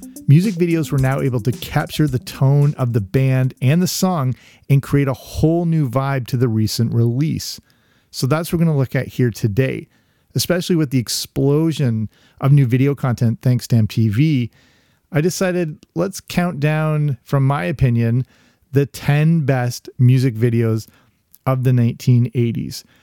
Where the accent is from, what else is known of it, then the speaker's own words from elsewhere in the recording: England, United Kingdom; also born or lived in Canada; I grew up in England, between Canada and England. So as many of my childhood memories are based in England as they are in North America.